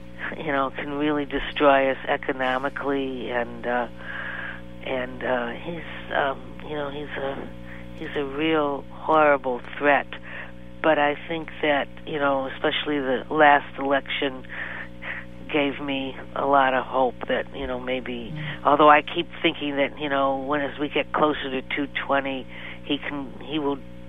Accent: Chicago, Illinois, United States; I lived through the McCarthy era. I'm from Chicago, and my parents weren't actually communists, but they were probably fellow travelers, as they say.

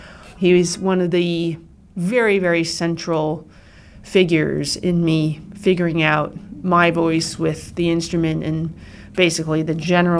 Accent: California, United States; I grew up in California before and then had major culture shock coming to the East Coast and here and starting a whole new world at the Curtis Institute

